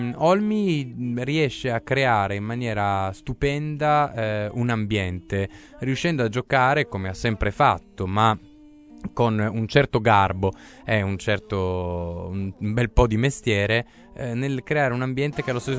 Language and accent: Italian; Gorizia, Friuli-Venezia Giulia, Italy; born there; la mia città natale diventa protagonista di una canzone che fa così